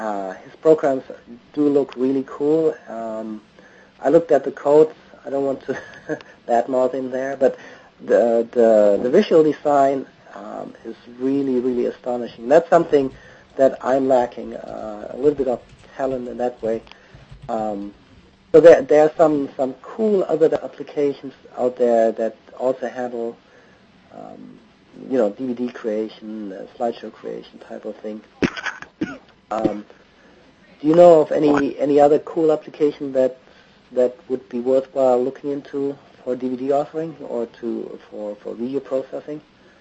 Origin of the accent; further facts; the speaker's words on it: Germany; also born or lived in Toulouse, France; now in Herndon, United States; I'm from Germany originally. I came to the States in 97 and then went back to Toulouse, lived in Toulouse, southern France for 4 years, and then I'm back since 2004.